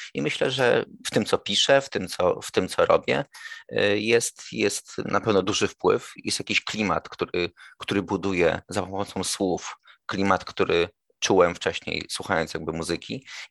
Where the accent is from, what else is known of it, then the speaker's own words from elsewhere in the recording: Piaseczno, Masovian Voivodeship, Poland; swojemu ukochanemu miastu, w którym żyję, jakby też się urodziłem w Piasecznie i prowadzę tę gazetę, jestem z tym miastem związany.